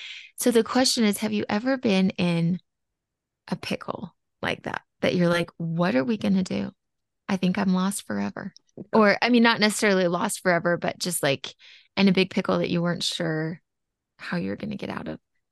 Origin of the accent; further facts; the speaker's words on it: St. George, Utah, United States; also born or lived in Portland; I grew up in St. George, which is a pretty small town, especially when I was growing up, it's pretty small. And then we moved to Portland, much larger city, right?